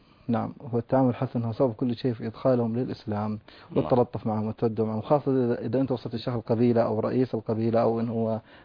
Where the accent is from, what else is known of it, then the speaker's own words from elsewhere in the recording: Chad; أنا من تشاد بالضبط،